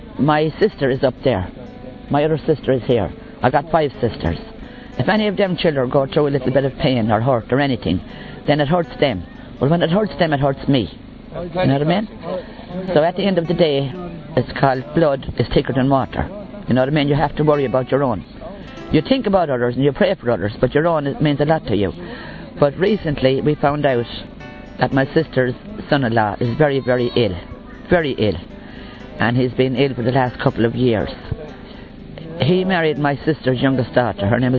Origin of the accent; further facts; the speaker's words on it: Waterford, Munster, Ireland; I'm from Waterford in Ireland.